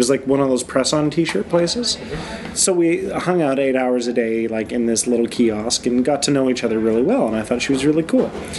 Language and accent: English; Alberta, Canada; I'm from Alberta